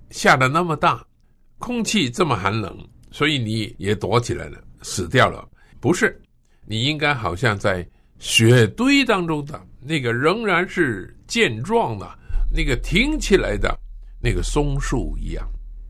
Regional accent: northern China, China; 我在中国北方长大的，还在念小学的时候呢，我的大姐呢她已经念中学了。

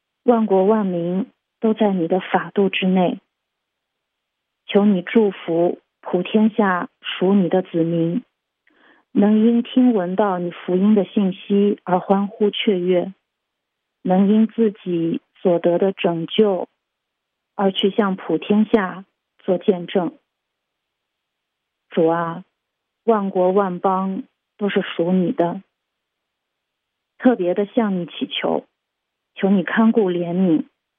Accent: Ningxia, China; 大家好，我是来自宁夏的

